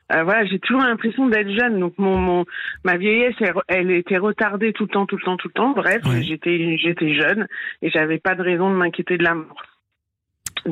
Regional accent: Paris, Île-de-France, France; Je suis une Parisienne, je suis née à Paris et j'ai toujours voulu aller me faire tirer le portrait.

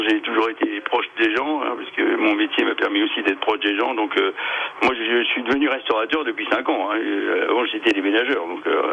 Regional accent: Cormontreuil, Grand Est, France; moi je suis né à Cormontreuil

